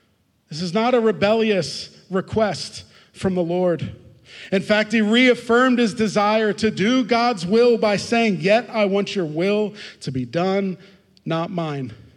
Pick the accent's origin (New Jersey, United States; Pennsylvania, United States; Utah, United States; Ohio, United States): Pennsylvania, United States; I'm born and raised in Lancaster County. One thing I know about Lancastrians is we love coupons.